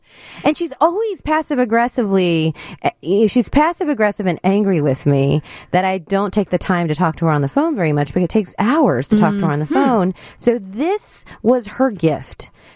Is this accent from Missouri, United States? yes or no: no; North Carolina, United States; now in Chicago, United States; So I grew up in North Carolina, and my mother lives in North Carolina